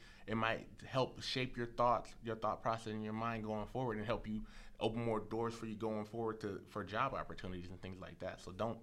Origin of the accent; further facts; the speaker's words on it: California, United States; I'm from California, born and raised.